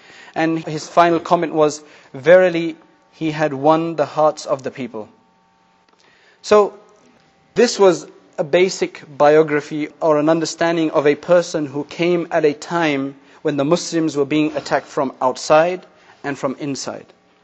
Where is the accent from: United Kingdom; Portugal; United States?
United Kingdom; England; born there; I'm from an Indian-Pakistani background. My parents are from India. I was born in England.